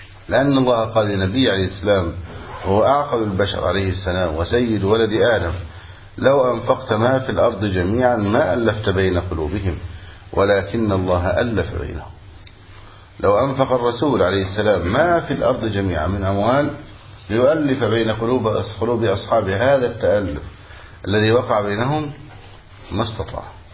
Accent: Egypt; وعندنا في مصر

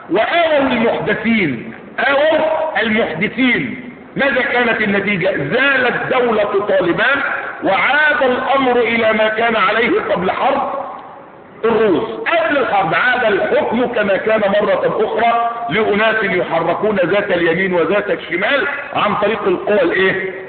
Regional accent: Egypt; بلادنا مصر

